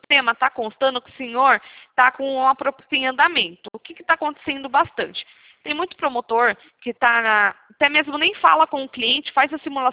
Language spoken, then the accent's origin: Portuguese; Piracicaba, São Paulo, Brazil; eu sou aqui de Piracicaba mesmo.